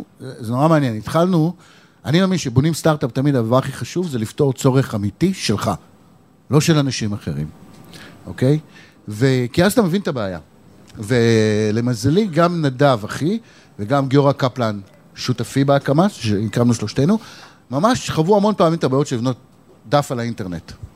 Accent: Petah Tikva, Central District, Israel; accent: Petah Tikva; אני לא מנסה להדגים לכם את המבטא שלי מפתח תקווה.

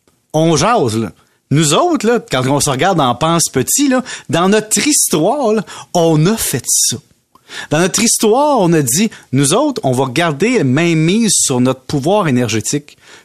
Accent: Valleyfield, Quebec, Canada; Tu sais, moi, je viens de Valleyfield.

